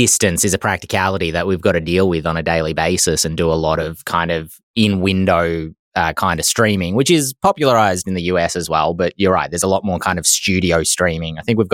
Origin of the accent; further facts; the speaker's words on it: Australia; Yeah, fellow Aussie, fellow larrikin.